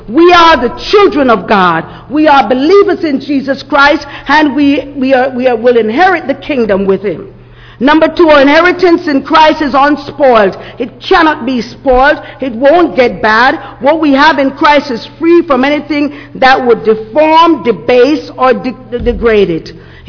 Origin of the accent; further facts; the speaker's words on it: Jamaica; when I grew up in Jamaica